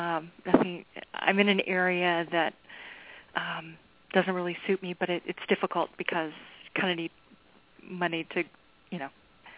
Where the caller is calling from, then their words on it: Texas, United States; I'm calling from Texas.